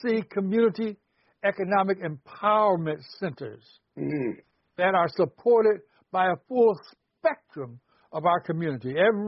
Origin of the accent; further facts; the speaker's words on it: Cleveland, Ohio, United States; I talk about snow, even though I'm from Cleveland, but I hate snow.